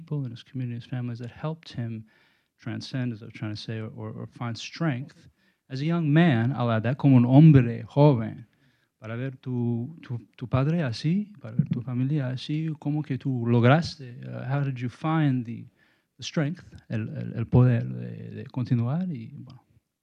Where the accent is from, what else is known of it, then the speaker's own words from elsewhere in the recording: New York, United States; I'm from New York, but I spent some time in a community in Brazil